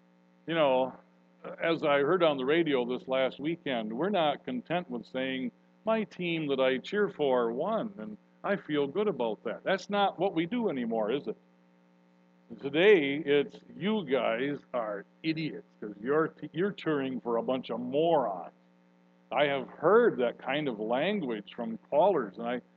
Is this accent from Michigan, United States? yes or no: yes; Michigan, United States; We're both humans, for heaven's sake. We're both from Michigan.